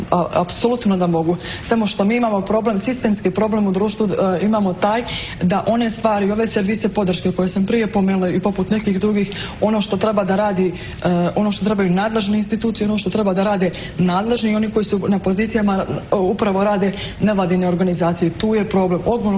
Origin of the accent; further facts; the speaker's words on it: Nikšić, Nikšić Municipality, Montenegro; Moji roditelji su u Nikšiću. I ja sam odrasla u Nikšiću